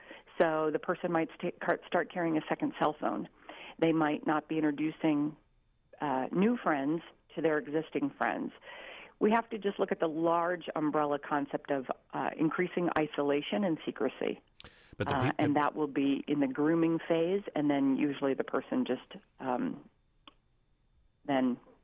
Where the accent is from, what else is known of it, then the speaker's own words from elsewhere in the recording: Midwest, United States; because I'm from the Midwest, and I would love to think that that was the ideal.